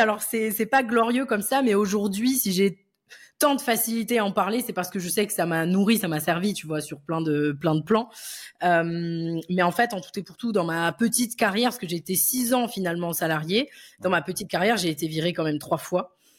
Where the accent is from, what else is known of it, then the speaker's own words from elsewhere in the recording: Paris, Île-de-France, France; now in Toulouse, France; j'habite à Toulouse, voilà, mais je suis parisienne initialement.